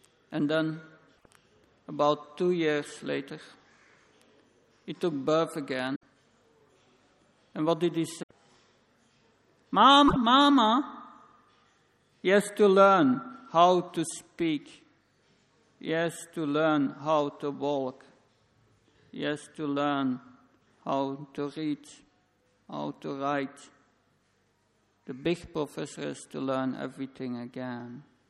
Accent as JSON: {"language": "English", "region": "Flanders", "country": "Belgium", "first_language": "Flemish", "second_language": "English", "said": "40 years ago, I was raised in Flemish language."}